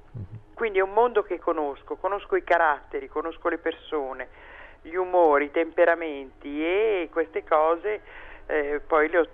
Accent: Milan, Lombardy, Italy; Io sono milanese, vivo a Milano, conosco l'Interland, la Brianza

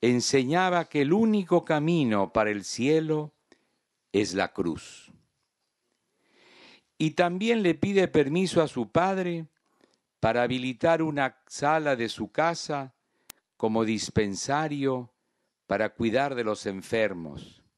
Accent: Peru; Quiero en esta meditación traer el testimonio de la primera santa de la América cristiana que nació en mi país.

